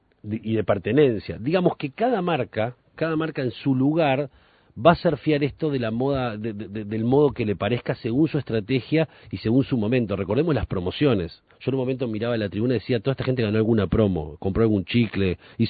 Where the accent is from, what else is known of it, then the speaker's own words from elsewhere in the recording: Uruguay; como somos uruguayos, compramos abajo y lo ponemos en el frigobar